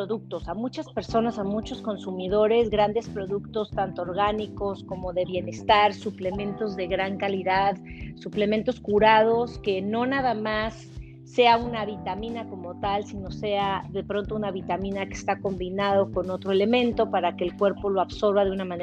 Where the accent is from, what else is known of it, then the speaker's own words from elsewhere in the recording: Mexico City, Mexico; born there; also born or lived in United States; Orgullosamente soy mexicana, nacida en Ciudad de México, de padres mexicanos, mi mamá es de la zona de Chiapas y para mí todos los años que viví en Estados Unidos era un gran orgullo poder ofrecer productos mexicanos.